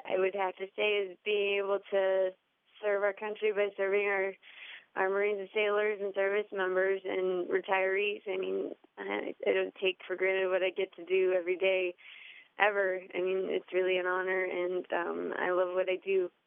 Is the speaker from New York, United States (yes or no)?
no; Orange City, Iowa, United States; Home, originally I grew up in Orange City, Iowa.